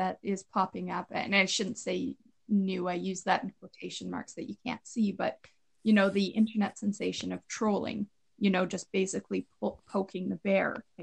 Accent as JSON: {"language": "English", "country": "Canada", "said": "Even though I'm Canadian. Come on, that is not a bad thing."}